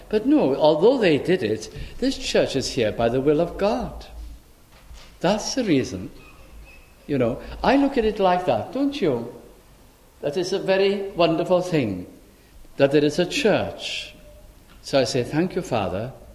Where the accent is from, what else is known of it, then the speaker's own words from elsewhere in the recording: North West England, United Kingdom; And I was brought up mainly in South Lancashire